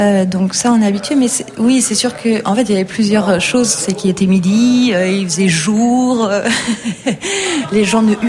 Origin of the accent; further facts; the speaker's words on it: Brittany, France; Même si on vient de Bretagne, on a quand même réussi à faire passer ça dans d'autres cultures.